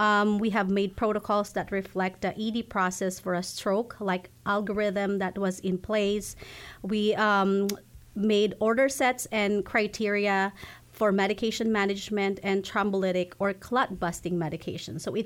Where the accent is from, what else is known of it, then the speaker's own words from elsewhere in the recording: Philippines; moved away as an adult; So originally I came from the Philippines. I'm a Filipino nurse.